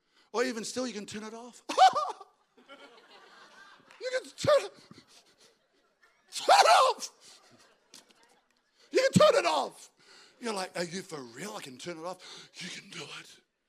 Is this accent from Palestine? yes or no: no; Albury, New South Wales, Australia; when I was a kid, I grew up in Albury, it's hot.